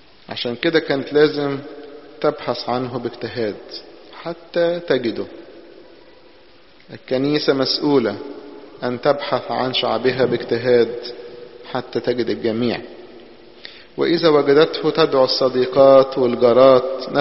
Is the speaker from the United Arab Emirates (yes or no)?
no; Upper Egypt, Egypt; كان ممكن يكون الأرضية من الطين زي الأرياف عندنا في الصعيد